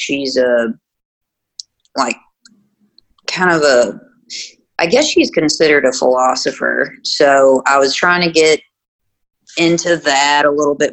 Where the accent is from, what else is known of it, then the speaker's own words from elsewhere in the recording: Tennessee, United States; born there; Okay. Well, I was born in Tennessee, and my parents live in a little town that's right on the state line in the most western tip of Kentucky.